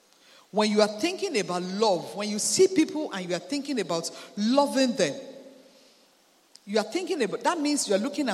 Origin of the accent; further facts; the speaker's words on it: Ijebu, Ogun, Nigeria; because I'm from Ijebu.